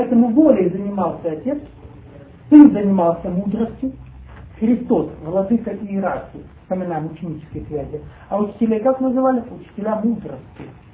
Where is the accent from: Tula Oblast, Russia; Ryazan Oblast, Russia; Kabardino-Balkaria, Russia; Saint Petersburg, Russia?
Kabardino-Balkaria, Russia; also born or lived in Siberia; Я долго жил в мусульманской республике, в школу заканчивал, в Кабардино-Балкарии, мальчик. Я родился в Сибири там.